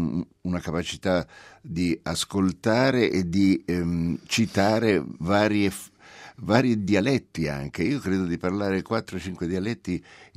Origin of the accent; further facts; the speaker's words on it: Florence, Tuscany, Italy; io sono fiorentino e che ho l'età che aveva esattamente Galileo quando ha dovuto fare la Briura